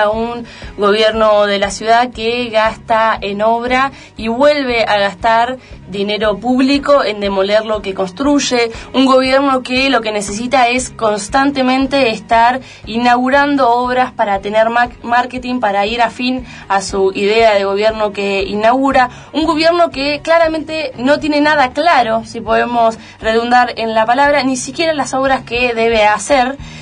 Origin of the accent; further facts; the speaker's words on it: Neuquén, Argentina; Yo soy neuquina y sé eso, digamos, ¿no?